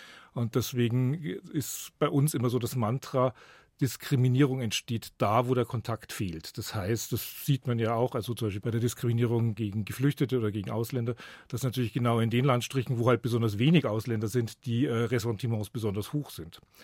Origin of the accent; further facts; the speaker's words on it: Garmisch-Partenkirchen, Bavaria, Germany; Ich bin 64 geboren und habe in den 70er Jahren natürlich gemerkt, dass ich schwul bin, habe auch mitgekriegt, ich komme aus Garmisch